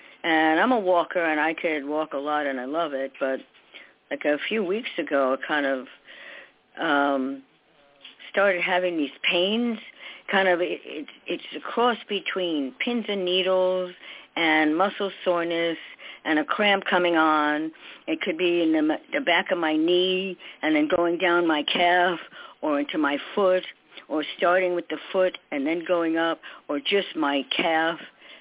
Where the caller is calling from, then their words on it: New York, United States; from New York.